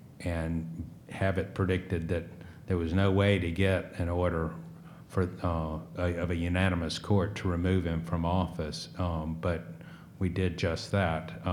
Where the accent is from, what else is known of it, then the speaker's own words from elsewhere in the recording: Alabama, United States; I would be able to go home to Alabama and at 34 become the Attorney General of my home state